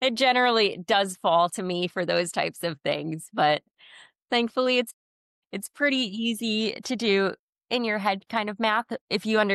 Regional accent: Bolton, New York, United States; especially I grew up partially in Bolton on Lake George. So the Adirondacks do hold a very special place in my heart.

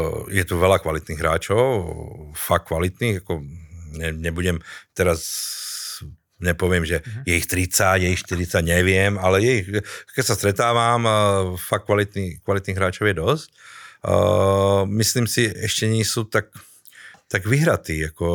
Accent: Brehy, Banská Bystrica Region, Slovakia; Teraz pochádzam z tých Brev

